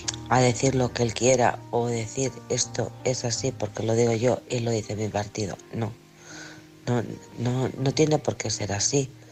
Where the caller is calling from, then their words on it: Alcorcón, Community of Madrid, Spain; del Alcorcón.